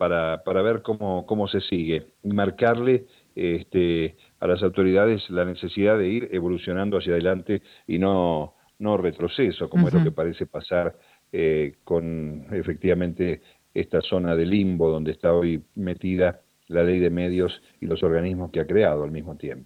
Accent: Argentina; Hay una costumbre complicada para nosotros que somos argentinos, que comemos alguna cosa muy rápida sobre el mediodía.

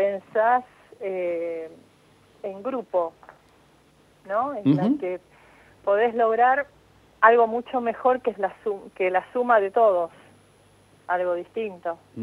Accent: Argentina; y yo soy argentina.

